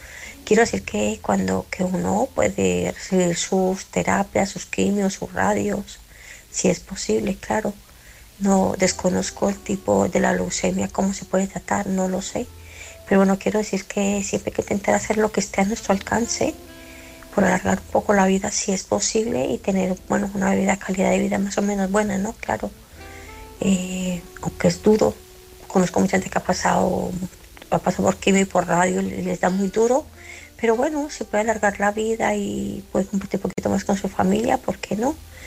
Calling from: Barcelona, Catalonia, Spain; de Barcelona.

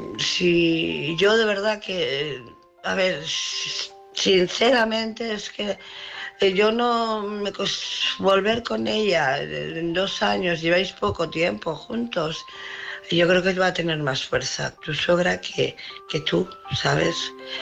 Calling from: Barcelona, Catalonia, Spain; de Barcelona.

